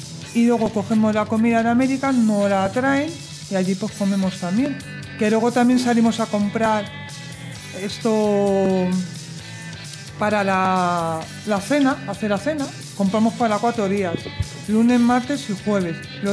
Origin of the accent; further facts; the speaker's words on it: Fuenlabrada, Community of Madrid, Spain; Yo soy de Fuenlabrada, pero yo nací en Carabanchel.